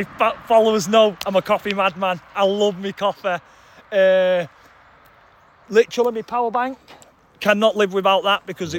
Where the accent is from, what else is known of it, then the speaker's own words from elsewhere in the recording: Manchester, North West England, United Kingdom; I'm from Manchester.